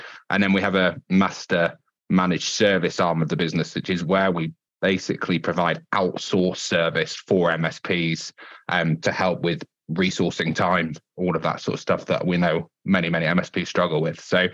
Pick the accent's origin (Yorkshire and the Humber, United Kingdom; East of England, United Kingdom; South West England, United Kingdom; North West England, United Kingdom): Yorkshire and the Humber, United Kingdom; Ripon; also born or lived in Thirsk; from a place called Ripon, which is known as the smallest city in the UK due to its cathedral. And we moved from Ripon to Thirsk, which is about 20 minutes down the road.